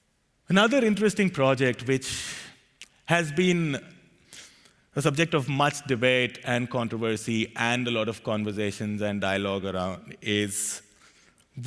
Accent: India; And one of the subsidies I get as being an Indian citizen is subsidies on the cooking gas we use at home to cook food every day.

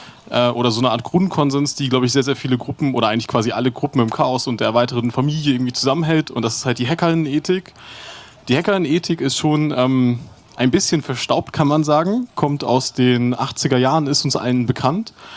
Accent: Flensburg, Schleswig-Holstein, Germany; ich komme aus Flensburg

